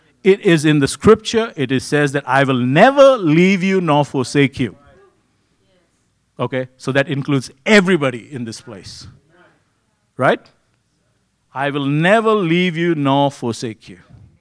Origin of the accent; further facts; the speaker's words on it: India; moved away; And you got to understand, I came from India, right?